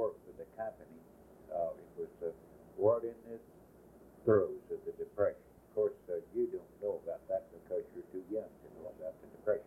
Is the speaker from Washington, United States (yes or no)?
no; Oklahoma, United States; And of course, as a kid, I grew up in Oklahoma.